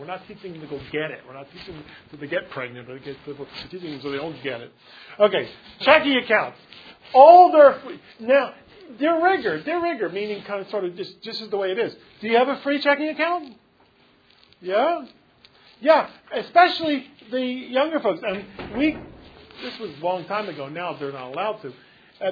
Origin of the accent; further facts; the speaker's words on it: Philadelphia, Pennsylvania, United States; I grew up in Philadelphia, okay?